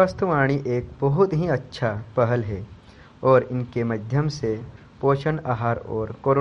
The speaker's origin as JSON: {"language": "Hindi", "town": "Borgaon Buzurg", "region": "Madhya Pradesh", "country": "India", "said": "मैं ग्राम बोरगांव बुजुर्ग से हूँ।"}